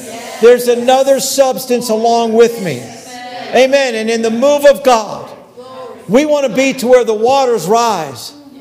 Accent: Hollywood, Florida, United States; Yes, I grew up, because I grew up in Hollywood, Florida. We had a pool at our house.

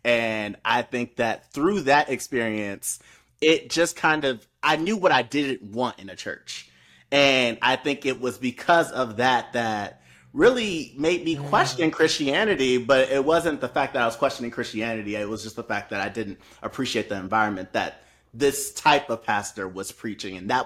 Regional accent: West Coast, United States; growing up on the West Coast, I didn't really feel that.

